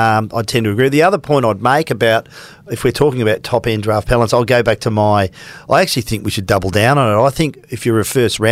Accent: Narrogin, Western Australia, Australia; born there; now in Brisbane, Australia; I was born in Narragin, but now live in Brisbane, and the family and I are dangerously over the top Freo fans.

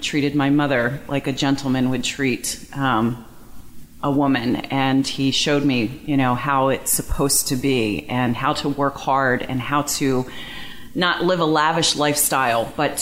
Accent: Baltimore, Maryland, United States; moved away as an adult; So I grew up in Baltimore, Maryland, and I lived in Baltimore until I was about 29, and that's when my family and I moved to Connecticut.

